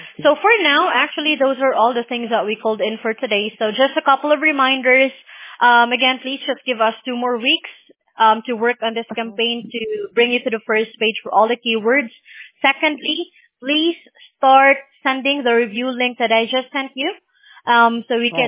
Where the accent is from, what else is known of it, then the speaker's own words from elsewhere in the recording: Philippines; English is a second language; I'm actually from the Philippines, so no. Never been to the U.S.